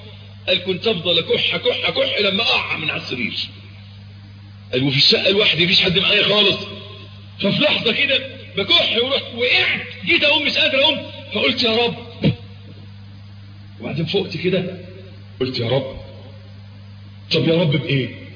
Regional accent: Egypt; عندنا في مصر

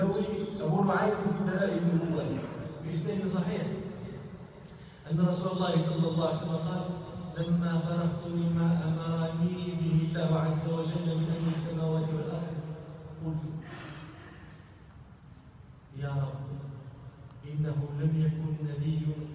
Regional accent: Morocco; احنا عندنا في المغرب يعتنون جدا برسم القرآن

